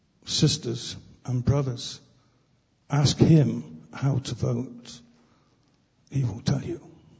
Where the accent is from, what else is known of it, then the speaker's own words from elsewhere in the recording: United Kingdom; I am a Brit, I am a free man